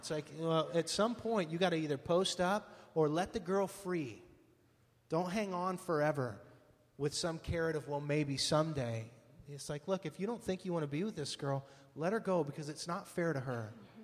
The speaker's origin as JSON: {"language": "English", "town": "Fresno", "region": "California", "country": "United States", "tie": "born or raised there", "said": "because I didn't grow up knowing the Lord, and I was far from God for a long time and grew up in Fresno."}